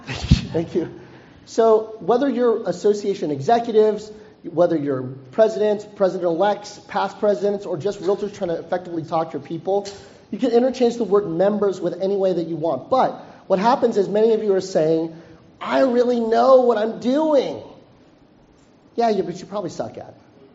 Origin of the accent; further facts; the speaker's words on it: Stockton, California, United States; now in Redondo Beach, United States; I'm from Stockton, California. Does anybody know where that is?